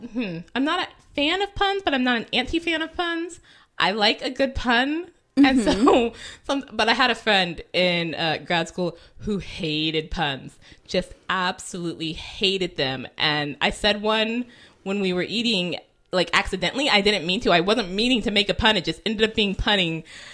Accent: United States; And maybe it's just because I'm American, so it's not strange to me.

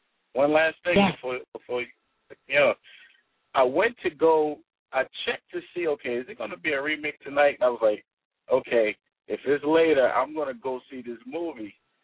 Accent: Baltimore, Maryland, United States; And as you know, I'm from Baltimore, so that is that's

